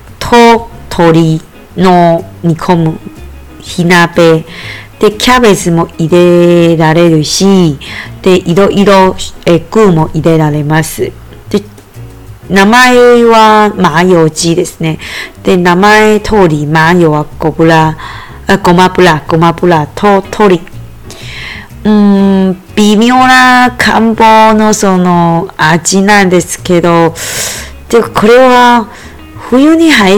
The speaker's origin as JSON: {"language": "Japanese", "country": "Taiwan", "second_language": "Japanese", "said": "やっぱり私台湾人なので、で、少し台湾の料理とか場所とか人とか好きになってくれたら本当に嬉しいですね。"}